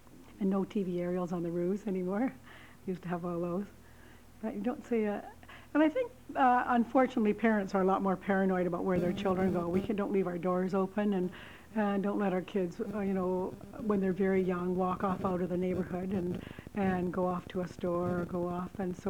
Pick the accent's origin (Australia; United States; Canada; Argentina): Canada; Burnaby, British Columbia; I love living in Burnaby. I love working in Burnaby. There's something, I guess it's that middle class area that I grew up in Cascades. And then later, as an adult, I was living in Greentree, and now I'm up in Heathercrest, up in the Oaklands. And it feels good to live in Burnaby.